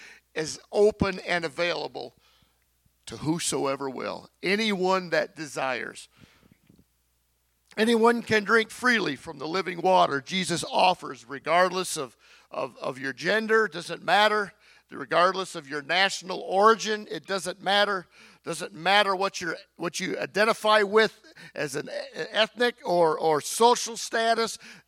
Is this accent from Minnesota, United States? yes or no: no; Texas, United States; I'm from Texas. Our whole family was from Texas.